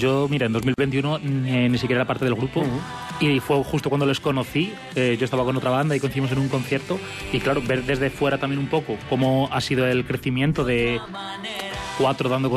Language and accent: Spanish; Ávila, Castile and León, Spain; yo soy de Ávila y lo veo